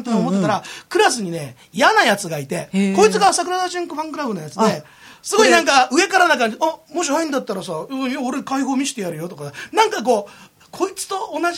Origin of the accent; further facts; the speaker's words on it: Yokohama, Kanagawa, Japan; ほら僕横浜出身でしょ。